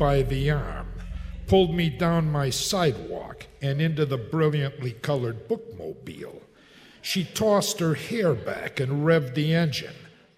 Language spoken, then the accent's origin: English; Eveleth, Minnesota, United States; I'm from Eveleth.